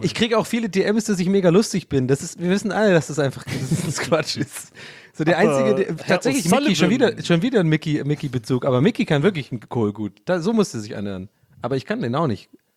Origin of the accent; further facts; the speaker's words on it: Rhineland, Germany; Ich bin ein echter Rheinländer.